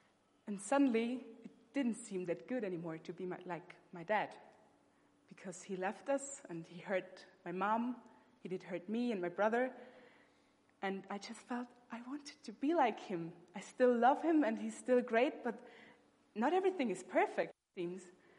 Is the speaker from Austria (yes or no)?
yes; Austria; So I grew up in Austria, my mom is from Austria, but my dad is from Germany. So I was half German